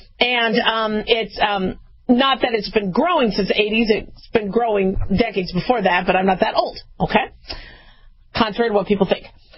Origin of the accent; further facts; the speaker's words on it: Phoenix, Arizona, United States; also born or lived in Los Angeles / Las Vegas; I know I was born in L.A., I grew up in Phoenix and Vegas, but Vegas is now my hometown, all right?